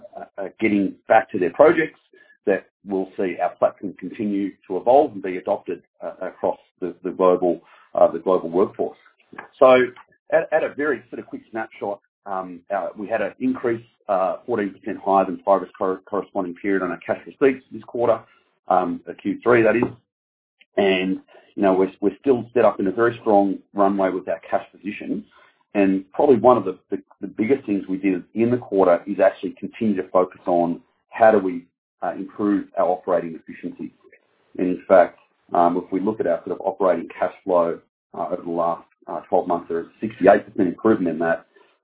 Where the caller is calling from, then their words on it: Melbourne, Victoria, Australia; I'm calling here from Melbourne.